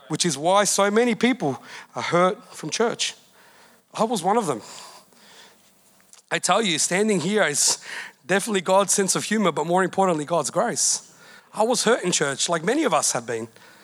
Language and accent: English; Australia; Now, it's true, I'm from Australia. I've got my passport to prove it